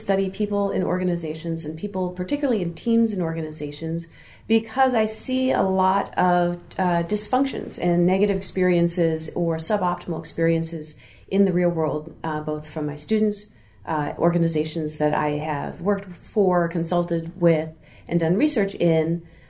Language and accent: English; New Jersey, United States; I grew up in New Jersey, and I was selected for something called a governor's school, which was a state-level program.